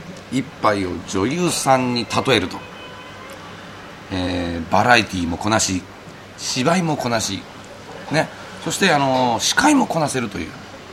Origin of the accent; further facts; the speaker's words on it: Niigata, Japan; 私あの生粋の新潟人ですから、これ薄めずにやっぱ飲むんですね。